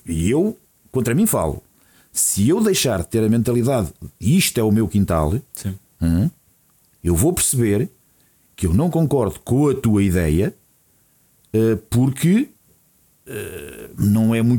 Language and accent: Portuguese; Portugal; A nossa primeira reação como povo, como portugueses, e não são eles, somos nós todos